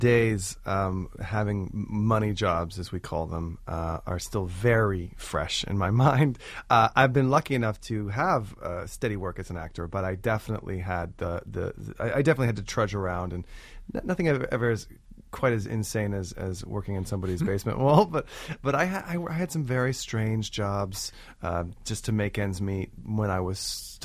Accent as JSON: {"language": "English", "region": "Texas", "country": "United States", "said": "And I'm from Texas originally, and I come from meat and potatoes type people."}